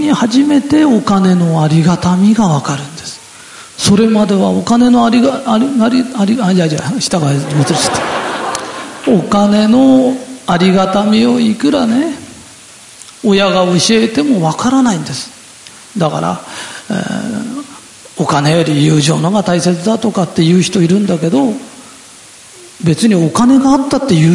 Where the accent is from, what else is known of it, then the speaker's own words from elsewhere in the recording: Tokyo, Japan; accent: Edo; だしとしって言ってるのが何だかよくわからないんだけど、江戸っ子は大体そんなもんなんです。